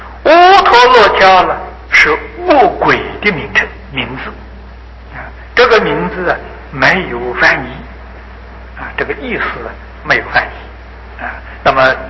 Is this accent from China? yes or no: yes; China; 阎摩罗就是我们中国人常讲的阎罗王啊